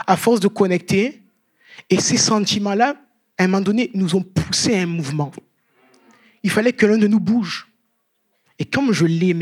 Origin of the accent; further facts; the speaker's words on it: Marseille, Provence-Alpes-Côte d'Azur, France; moi, je suis Marseillais. Né à Marseille. Élevé dans le berceau marseillais. J'ai grandi dans le vélodrome.